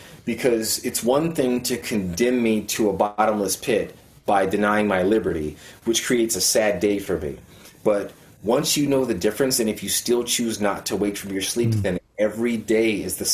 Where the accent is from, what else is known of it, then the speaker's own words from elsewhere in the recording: United States; So you say, America jin, I'm an American.